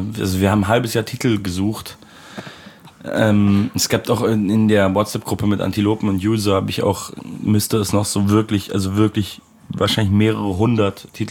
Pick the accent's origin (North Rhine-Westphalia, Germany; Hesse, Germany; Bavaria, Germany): Bavaria, Germany; Munich; Und ich komme ja auch aus München